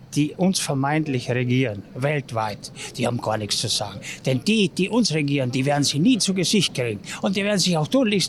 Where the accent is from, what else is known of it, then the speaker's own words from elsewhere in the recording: Austria; now in Germany; Erstens einmal darf ich darüber gar nichts sagen, weil ich bin Ösi.